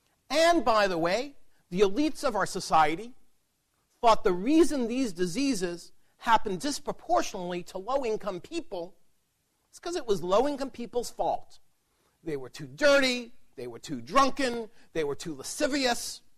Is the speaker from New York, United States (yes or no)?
yes; New York City, New York, United States; I want you to come visit me in my hometown of New York City.